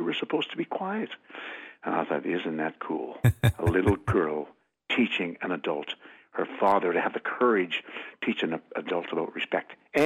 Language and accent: English; St. John's, Newfoundland and Labrador, Canada; so I'm from St. John's, Newfoundland. I like to tell people I'm from overseas, right?